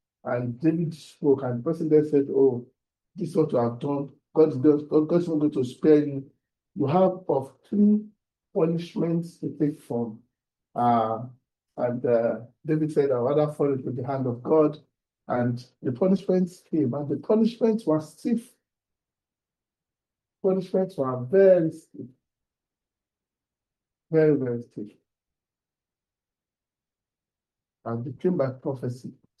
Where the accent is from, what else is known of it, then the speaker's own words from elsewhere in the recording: Ibadan, Oyo, Nigeria; I moved to the city. When I was growing up in the Ibadan area, almost all the churches were Christ Apostle Church.